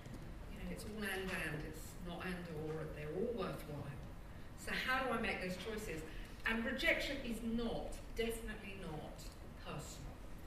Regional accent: Camden, London, United Kingdom; they bothered to find out that I was born and raised in Camden, that I knew the estates around there, that I'd been to school there, that I knew the problems of the borough.

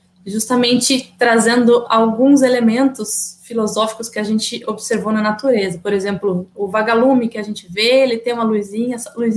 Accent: Araras, São Paulo, Brazil; born there; estava em Araras, que é a cidade onde eu nasci, né?

